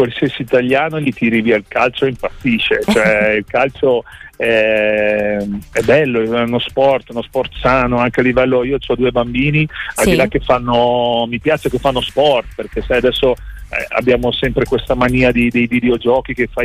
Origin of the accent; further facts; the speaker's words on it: Stella, Emilia-Romagna, Italy; also born or lived in Pavullo; now in Castelnuovo Rangone, Italy; Io sono nato a Pavullo, ma sono cresciuto a Stella, che è un paesino lì vicino a Serra, per arrivare prima di Serramazzoni sull'Appennino.